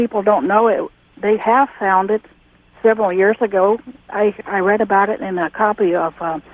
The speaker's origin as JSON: {"language": "English", "town": "Clinton", "region": "Illinois", "country": "United States", "said": "I'm from Clinton, Illinois."}